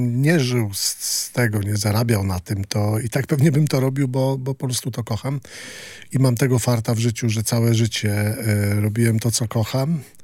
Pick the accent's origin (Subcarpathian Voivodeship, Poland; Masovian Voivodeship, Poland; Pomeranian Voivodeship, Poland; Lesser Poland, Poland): Pomeranian Voivodeship, Poland; Gdańsk; ja wychowywałem się na Przymorzu